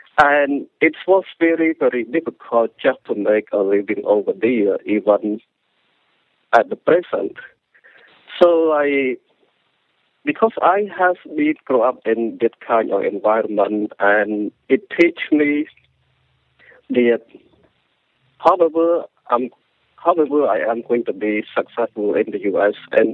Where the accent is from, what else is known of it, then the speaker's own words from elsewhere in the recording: Cambodia; English is a second language; now in United States; because of my growing up in Cambodia, before I came to this country